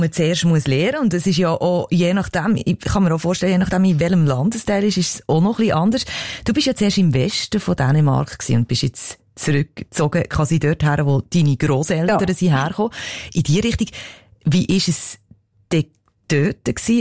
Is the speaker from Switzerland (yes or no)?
yes; Switzerland; dass man als Schweizer, wo man ja immer wieder hört, wir sind ja so auf Harmonie bedacht